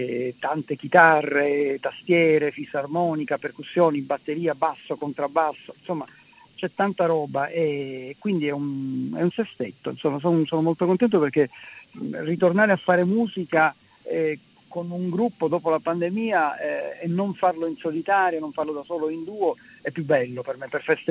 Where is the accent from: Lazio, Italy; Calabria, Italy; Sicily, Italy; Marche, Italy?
Sicily, Italy; Palermo; io sono di Palermo